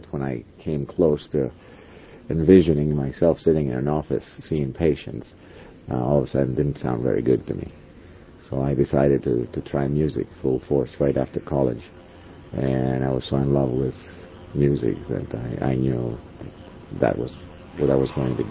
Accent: Kalamata, Peloponnese, Greece; moved away as an adult; I went to Minneapolis, the University of Minnesota, from Kalamata, Greece, never having experienced the temperature below 30 degrees or Fahrenheit, or zero Celsius at the most.

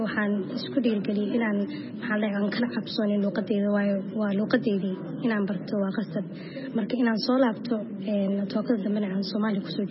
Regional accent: Toronto, Ontario, Canada; Walaal waxaan ka imaaday Kanada, qaasatan magaalada Toronto. Waa meeshaan ku qashay, ku soo koray, iskool iyo jaamacadna ku soo dhigtay.

